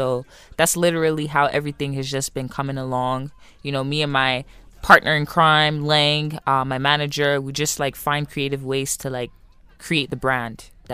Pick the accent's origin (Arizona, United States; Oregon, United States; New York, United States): New York, United States; Brooklyn; born there; also born or lived in Benin City, Nigeria; So like I was born in Brooklyn, like our lovely host said. Mm-hmm. And then when I went back to Benin City for the first time, I was just part of like performing arts.